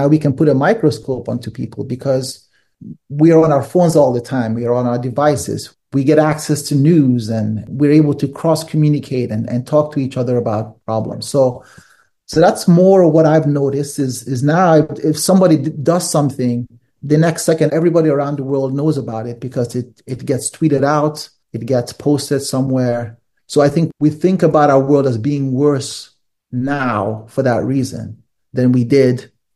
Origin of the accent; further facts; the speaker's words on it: Nigeria; It definitely was the case when I was growing up in Nigeria.